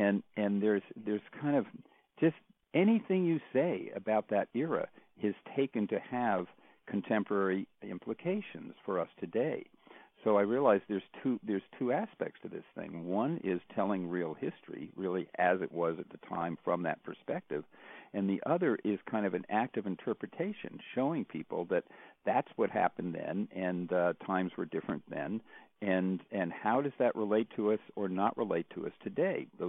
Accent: United States; As an American, I see that, and as a historian, I object to it.

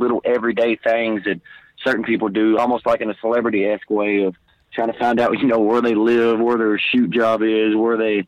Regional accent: Lebanon, Kentucky, United States; I'm from the very center of Kentucky, Lebanon, Kentucky.

